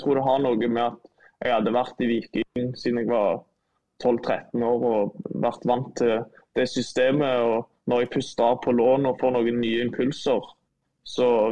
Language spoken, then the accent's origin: Norwegian; Stavanger, Rogaland, Norway; Jeg er fra Stavanger, det blir ikke mer random enn det her da. Og jeg flyttet jo flere ganger, 6-7-8 ganger tror jeg, litt frem og tilbake, jeg bodde på alle campinghusene som var.